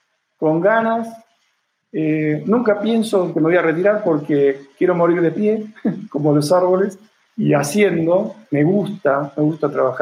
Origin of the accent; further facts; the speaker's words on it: Argentina; ya sabes que somos argentinos y hemos pasado situaciones difíciles de volver a empezar.